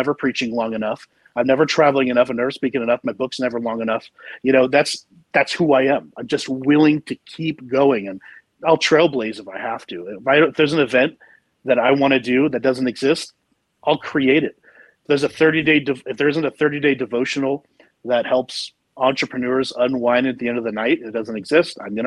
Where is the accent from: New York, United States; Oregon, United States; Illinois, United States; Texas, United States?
Oregon, United States; Salem; I come from a long line. Like, I was born and raised in Salem, Oregon. If you don't know anything about it, it's wet.